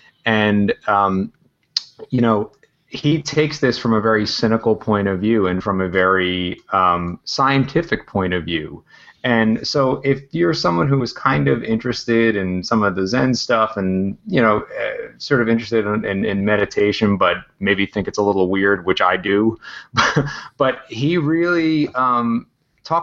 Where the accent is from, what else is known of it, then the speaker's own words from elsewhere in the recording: New Jersey, United States; My dad is, they live in Delaware now, my parents, but I grew up in New Jersey.